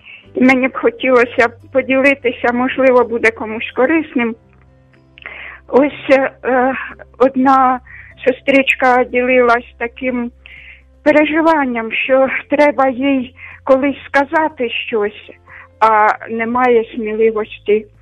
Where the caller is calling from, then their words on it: Kyiv, Ukraine; Я з Києва телефоную